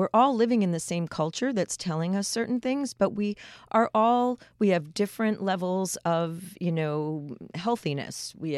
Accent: Long Beach, New York, United States; I'm from Long Beach, New York.

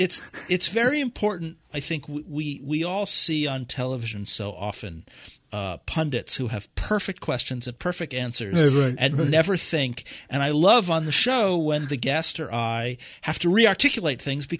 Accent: New York City, New York, United States; accent: New York; I grew up in New York City in a very poor neighborhood, in a very bad neighborhood.

